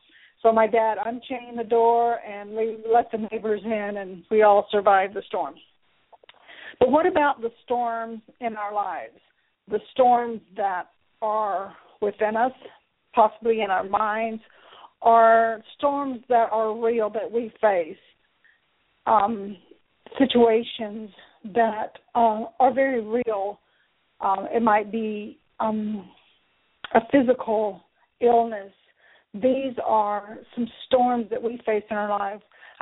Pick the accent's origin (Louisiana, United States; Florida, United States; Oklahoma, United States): Oklahoma, United States; Now, I grew up in Oklahoma in a rural community, and we grew up going to the storm cellar.